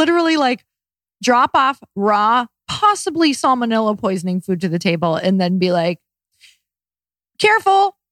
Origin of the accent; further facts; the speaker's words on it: Midwest, United States; I'm from the Midwest. Like, you can do it.